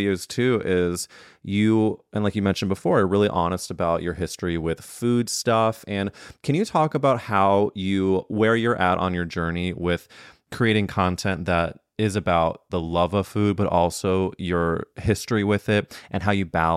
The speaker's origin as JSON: {"language": "English", "region": "Midwest", "country": "United States", "tie": "born or raised there", "said": "especially when you're in a place like the South or where I grew up in the Midwest"}